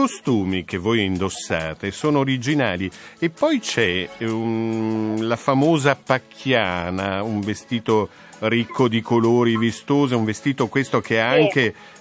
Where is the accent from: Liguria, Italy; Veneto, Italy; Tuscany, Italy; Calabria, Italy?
Calabria, Italy; io sono di origine calabrese, anche nella mia terra c'è il gruppo folcloristico